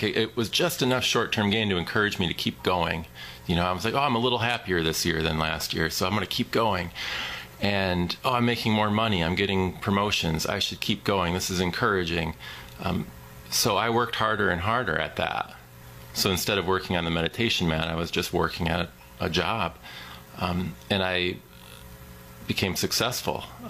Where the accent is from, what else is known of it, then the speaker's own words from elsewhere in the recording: New York, United States; I am visiting town from New York.